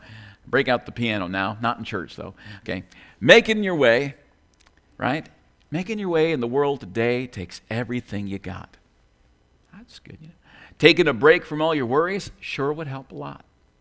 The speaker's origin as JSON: {"language": "English", "region": "New York", "country": "United States", "tie": "born or raised there", "said": "Anyway, I grew up in New York and been to a lot of Yankee games, some Met games"}